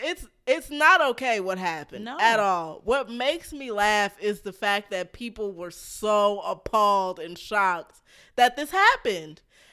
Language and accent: English; Maryland, United States; y'all, I'm from Maryland. I've been at D.C.